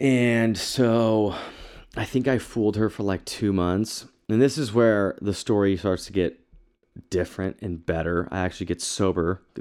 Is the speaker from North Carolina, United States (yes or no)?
no; Salt Lake City, Utah, United States; And I'm like, I'm from Salt Lake City.